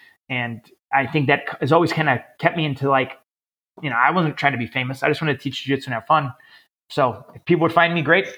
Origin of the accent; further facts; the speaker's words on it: Chicago, Illinois, United States; I was away from Chicagoland for a few years.